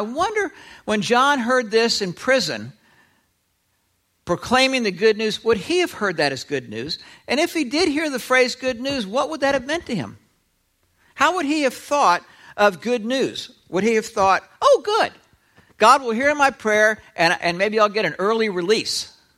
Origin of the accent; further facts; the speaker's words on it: United States; born there; I was born in America. I'm an American by birth.